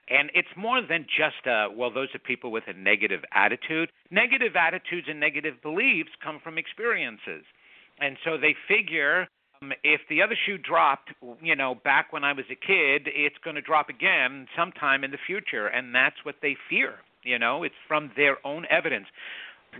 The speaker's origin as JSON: {"language": "English", "region": "New York", "country": "United States", "tie": "born or raised there", "said": "Now, I'm born and raised in New York."}